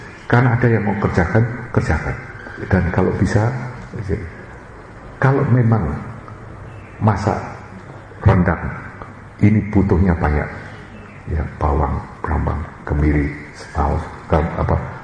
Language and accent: Indonesian; Australia; kita orang Australia